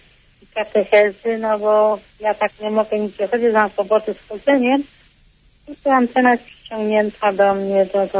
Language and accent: Polish; Konin, Greater Poland Voivodeship, Poland; Ja tutaj z tego jestem z Konina, tu mieszkam na Zatorzu.